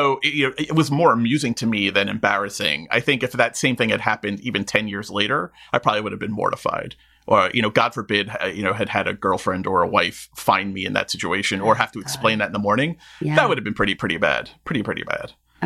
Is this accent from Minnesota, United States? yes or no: no; New York City, New York, United States; I grew up in Queens in New York, and we had the old fashioned radiators